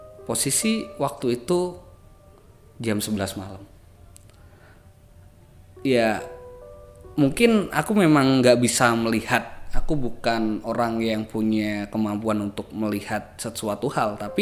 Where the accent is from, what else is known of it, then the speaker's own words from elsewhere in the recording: Magelang, Central Java, Indonesia; kalau teman-teman tahu di daerah Magelang, karena saya orang Magelang, sebelum dari kota Magelang